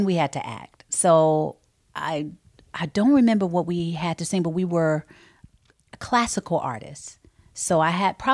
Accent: Chicago, Illinois, United States; I did. I'm from Chicago.

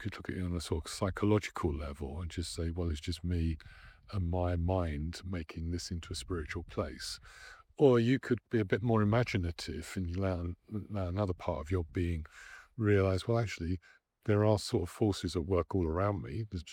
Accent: London, United Kingdom; also born or lived in Cambridge / Norfolk / Sweden; I was brought up in London, lived in London. I was born close to the London Buddhist Centre, actually, in North London, till I was 22 or something, and then I moved to Cambridge and Norfolk.

